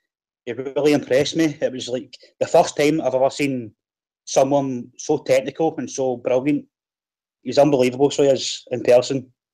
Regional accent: Scotland, United Kingdom; from Scotland.

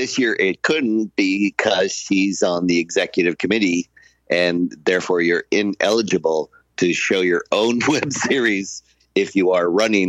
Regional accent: Canada; now in Australia; As you know, I am also Canadian, so the numerous expats that live in Australia celebrated Canada Day here.

